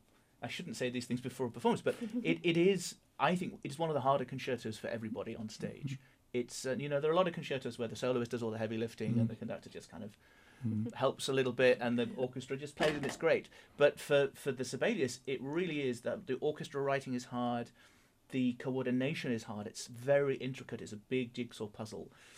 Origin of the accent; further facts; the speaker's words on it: United Kingdom; as a Brit, I kind of understand that little bit of suppressing emotion.